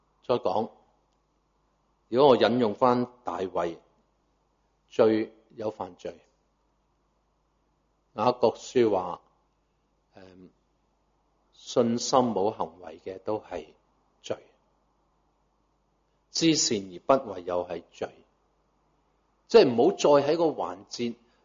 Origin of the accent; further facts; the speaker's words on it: Guangdong, China; 就是如果我们广东人说